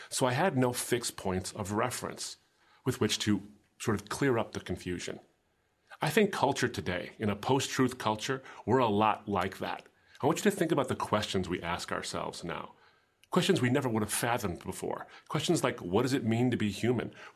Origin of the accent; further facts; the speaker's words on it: Michigan, United States; Now, I'm from the Great Lakes State, and a lot of the car ferries here can hold a massive amount of cars